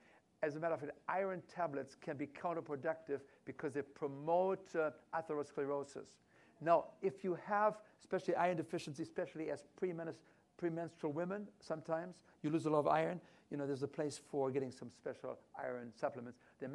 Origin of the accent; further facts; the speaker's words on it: Germany; English is a second language; now in Canada; When I came from Germany, I landed in Montreal